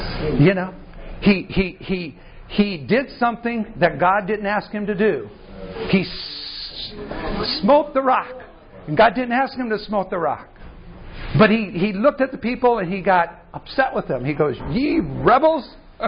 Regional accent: Iowa, United States; Well, we come from the United States and Iowa. We get snow all the time.

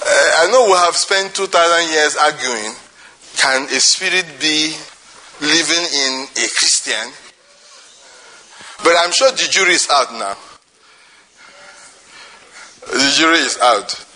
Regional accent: Nigeria; Do you know, because when I normally come in and say I'm a Nigerian now, they will look at me and start saying I'm a black man.

